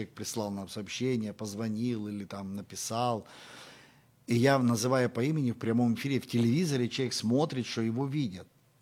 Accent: Luhansk Oblast, Ukraine; accent: Donbas; я вырос в Луганской области, в Зорицке

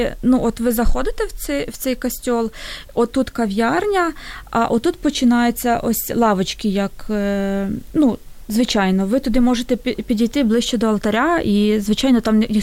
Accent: Western Ukraine, Ukraine; я з Західної України, в нас там

